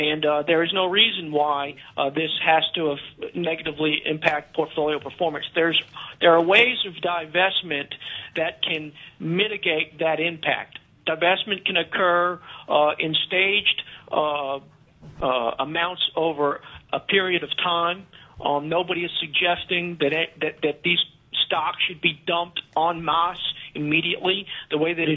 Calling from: New Orleans, Louisiana, United States; I am currently in New Orleans, Louisiana.

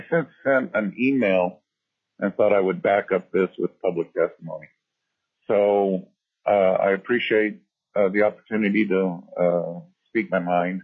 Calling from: Anchorage, Alaska, United States; I'm testifying for myself, and I'm testifying from Anchorage, Alaska.

